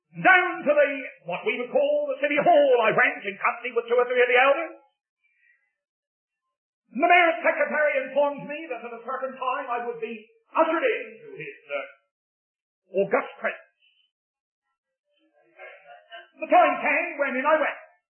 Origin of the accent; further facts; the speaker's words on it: England, United Kingdom; You know, I'm always sort of boasting in the fact that I'm an Englishman.